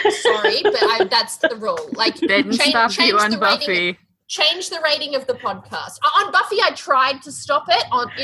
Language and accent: English; Australia; I swear a lot because I'm Australian. I'm really sorry.